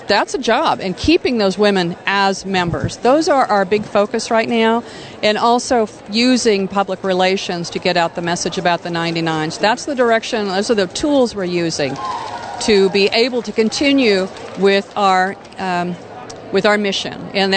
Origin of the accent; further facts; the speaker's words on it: the West, United States; I was raised in the American West. It's a very can-do attitude.